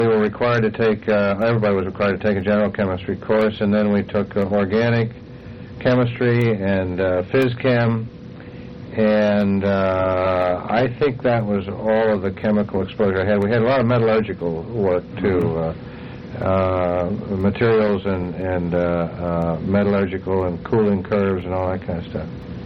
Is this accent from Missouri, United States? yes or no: no; Pittsburgh, Pennsylvania, United States; also born or lived in New York; Well, Pittsburgh was my hometown, and we grew up there off and on.